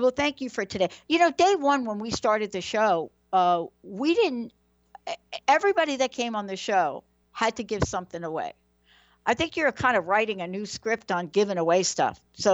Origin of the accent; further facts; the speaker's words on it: New York, United States; accent: New York; I kind of said that with my New York accent right there.